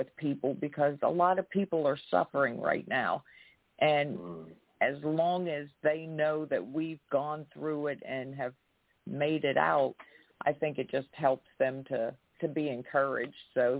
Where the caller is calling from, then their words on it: Greensburg, Pennsylvania, United States; I'm calling from Greensburg, Pennsylvania, and I am really enjoying the show.